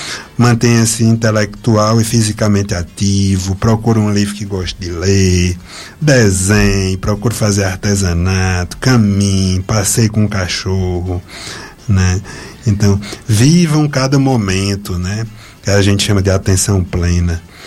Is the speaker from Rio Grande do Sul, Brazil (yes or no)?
no; Juazeiro do Norte, Ceará, Brazil; Sou daqui de Juazeiro, né? Voltei, só deixo o meu Cariri no último pau de arara.